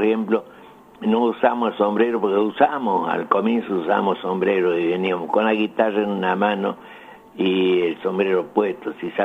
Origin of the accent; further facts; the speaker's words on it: Salta, Argentina; Somos de Salta, la mejor provincia de la República Argentina